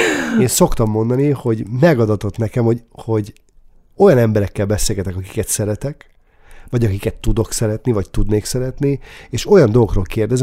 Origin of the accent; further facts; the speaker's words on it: Balassagyarmat, Nógrád, Hungary; Osztálytalálkozón voltam otthon Balassagyarmaton, méghozzá az általános iskolain.